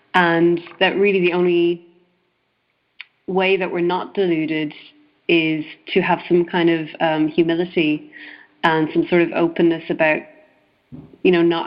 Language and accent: English; Ireland; I come from Ireland, which used to be a very Catholic country